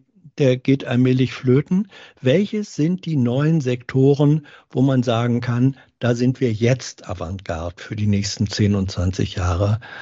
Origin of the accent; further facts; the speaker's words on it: Hanover, Lower Saxony, Germany; Meine Heimatstadt ist Hannover.